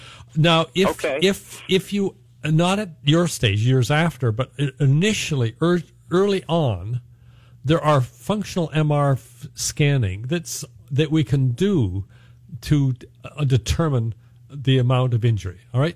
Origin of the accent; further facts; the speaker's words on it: Canada; And I come from Canada where there's really no litigation issues, all right?